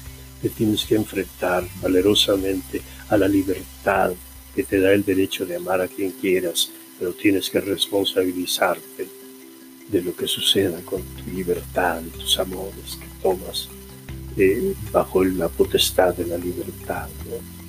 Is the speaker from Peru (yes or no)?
no; Guasave, Sinaloa, Mexico; y llegué a Guasave, ¿no? Y vi un gran amor que me vio nacer en mi pueblo natal, Guasave.